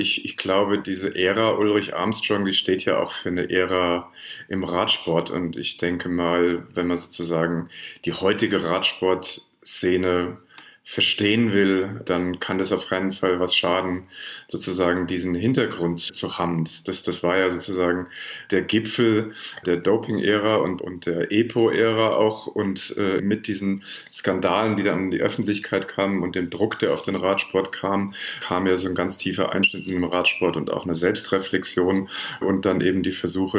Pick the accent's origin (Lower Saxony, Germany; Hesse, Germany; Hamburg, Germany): Hesse, Germany; Frankfurt; now in New York, United States; Ich bin im Augenblick in Frankfurt am Main, aber das ist nicht mein Hauptwohnsitz. Also ich komme da immer mal wieder zu Besuch, das ist meine Heimatstadt, aber eigentlich lebe ich in New York.